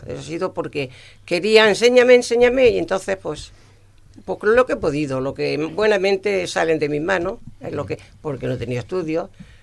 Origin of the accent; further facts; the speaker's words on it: Úbeda, Andalusia, Spain; vino a Úbeda, porque yo soy de Úbeda.